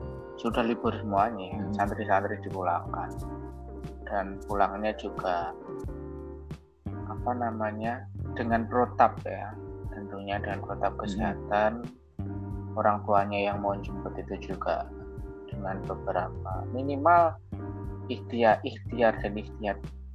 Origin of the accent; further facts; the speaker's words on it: Pati, Central Java, Indonesia; Di utara, di ujung utara Kabupaten Pati, Kecamatan Dukusti.